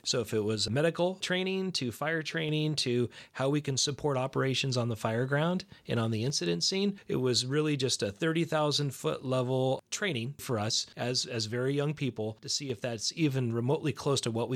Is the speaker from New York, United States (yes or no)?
no; Bainbridge Island, Washington, United States; I grew up on Bainbridge Island and graduated from Bainbridge Island High School. Spent all of my childhood years on Bainbridge Island.